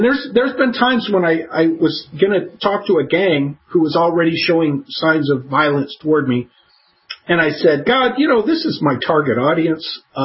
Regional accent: Scotland, United Kingdom; And I said, I'm Scottish.

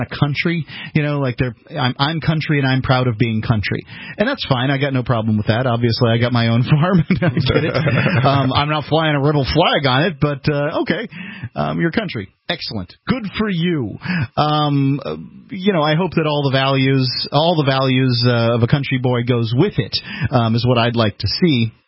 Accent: the South, United States; Yep. I'm from the South, too.

